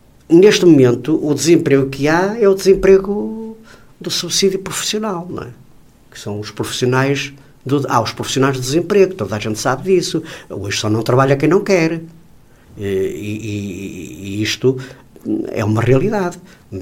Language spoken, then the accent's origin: Portuguese; Viana do Castelo, Portugal; É um orgulho para todos nós, e como vianense, acho que todos nós devemos estar orgulhosos desta menção honrosa que ontem foi atribuída ao município de Viana do Castelo.